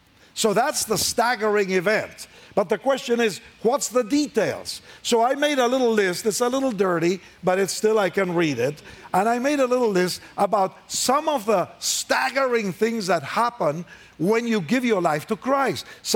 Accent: Argentina; English is a second language; moved away as an adult; also born or lived in Colombia / Costa Rica; But I came to Oregon from Argentina exactly 50 years ago this June. 50, man, to study at Multnomah.

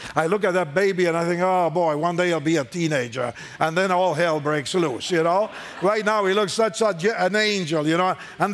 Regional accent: Argentina; English is a second language; moved away as an adult; also born or lived in Colombia / Costa Rica; But I came to Oregon from Argentina exactly 50 years ago this June. 50, man, to study at Multnomah.

